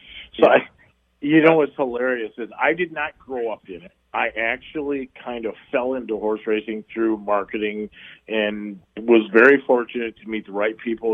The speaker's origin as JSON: {"language": "English", "region": "Michigan", "country": "United States", "tie": "born or raised there", "said": "Like in my family, even growing up in Michigan, there was horse racing at the Detroit Fairgrounds."}